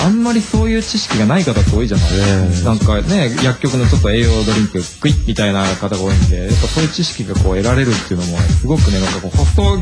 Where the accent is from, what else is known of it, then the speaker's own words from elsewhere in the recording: Saitama, Japan; 僕埼玉県出身なんでちょっと嬉しいんですけど、